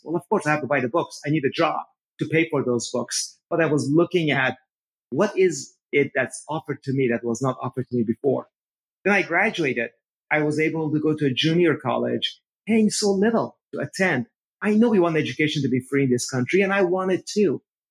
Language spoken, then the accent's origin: English; Iran; English is a second language; So I talk about growing up in Iran. Then I talk about becoming stateless.